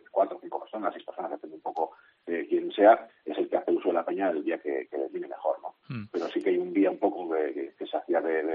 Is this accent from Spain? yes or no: yes; Basque Country, Spain; Yo además soy del País Vasco